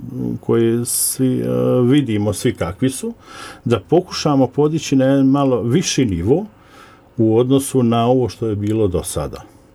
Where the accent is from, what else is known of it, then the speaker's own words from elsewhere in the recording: Brčko, Brčko District, Bosnia & Herzegovina; ja sam rođen u Brčkom i svoje evo, do studija vrijeme sam proveo u Brčkom i nakon studija u Brčkom.